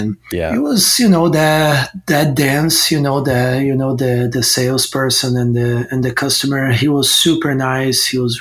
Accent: Brazil; also born or lived in San Diego, United States; I used to live in San Diego, California. I'm from Brazil originally.

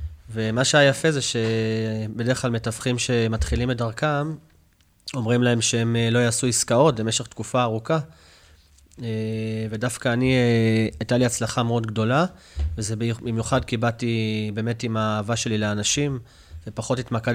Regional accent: Jerusalem, Jerusalem District, Israel; now in Ramat Gan, Israel; אני ירושלמי במקור, כמוך, כיום כבר ברמת גן.

